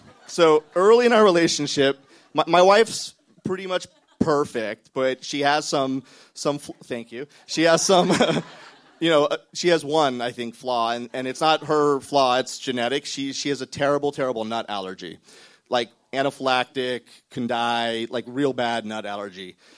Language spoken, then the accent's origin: English; California, United States; I'm from California. We do weird stuff.